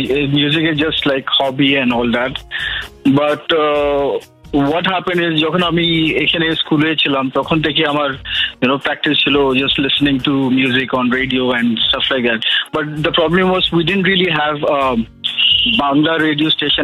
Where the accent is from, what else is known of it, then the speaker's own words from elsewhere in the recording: Dubai, United Arab Emirates; because I grew up in Dubai, it has always been the mela in Dubai itself.